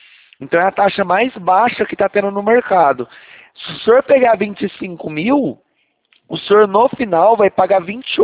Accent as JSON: {"language": "Portuguese", "town": "Franca", "region": "São Paulo", "country": "Brazil", "said": "Não, a gente é de Franca"}